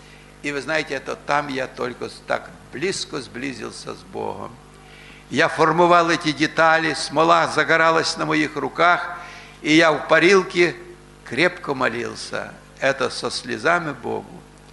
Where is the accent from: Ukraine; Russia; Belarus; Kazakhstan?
Ukraine; и я украинец